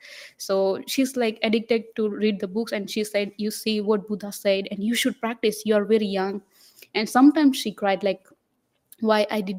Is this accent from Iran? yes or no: no; Gujarat, India; born there; first language Gujarati; English is a second language; As I say, I born in Gujarat, so Gujarati is like my mother language. But I can speak Marathi also.